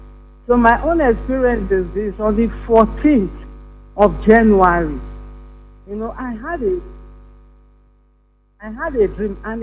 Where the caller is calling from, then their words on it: Netherlands; I'm calling from Netherlands.